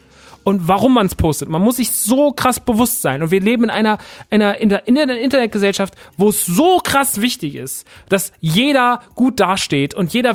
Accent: Aschaffenburg, Bavaria, Germany; wäre in Aschaffenburg gewesen, in meiner Heimat

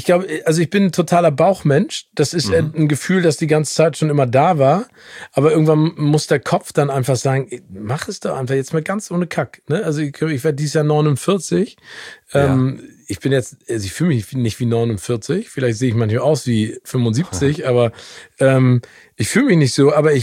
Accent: Hamburg, Germany; also born or lived in United States; Ich bin zum Teil in Amerika und in Hamburg aufgewachsen.

